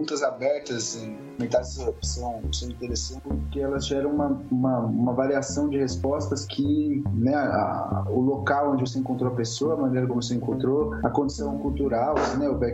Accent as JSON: {"language": "Portuguese", "region": "São Paulo", "country": "Brazil", "tie": "born or raised there", "said": "Sou paulistano, nascido aqui em São Paulo."}